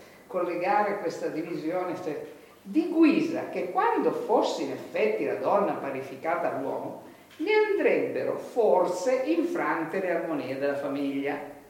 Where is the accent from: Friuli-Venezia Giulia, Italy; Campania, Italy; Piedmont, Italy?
Piedmont, Italy; Torre Pellice; born there; sono proprio nata a Torre Pellice, quindi mi fa particolarmente piacere pensare che in quelle valli